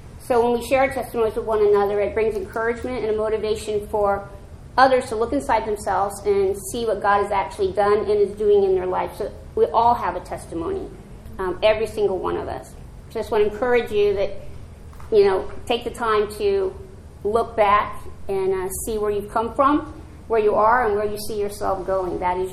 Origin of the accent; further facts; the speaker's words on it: Pennsylvania, United States; born there; I was born in Pennsylvania. My mom and my dad both came from there.